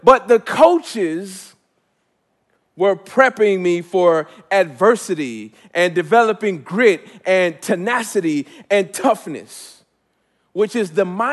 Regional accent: Miami, Florida, United States; I lived down the street or about a block and a half from Richmond Park, where I grew up in Miami, Florida

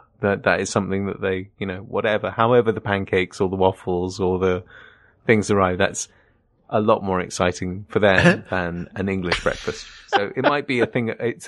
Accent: Northeast, United States; Yep, bagels where I grew up in the Northeast.

